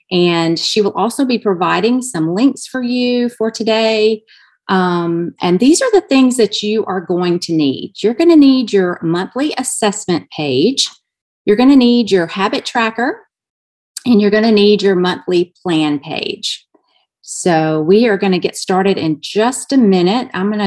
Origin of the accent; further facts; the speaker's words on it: Alabama, United States; accent: Southern; now in New Hampshire, United States; I am from Alabama, so that's my southern accent still coming out.